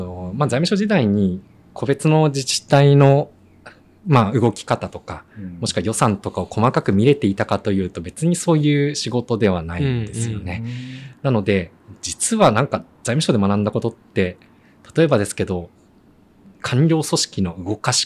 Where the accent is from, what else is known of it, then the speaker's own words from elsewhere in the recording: Tochigi, Japan; moved away as an adult; やっぱり栃木で生まれ育って東京に出て